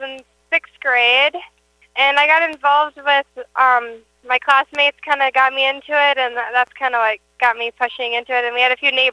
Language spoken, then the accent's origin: English; Hanley Falls, Minnesota, United States; I'm from Hanley Falls, Minnesota.